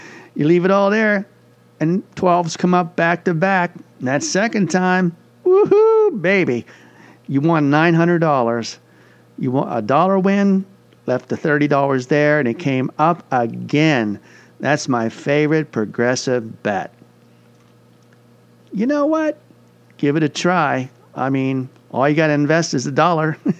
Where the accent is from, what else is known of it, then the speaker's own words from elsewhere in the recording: Pennsylvania, United States; But, you know, you think I'd root for my home state, but I just couldn't do it.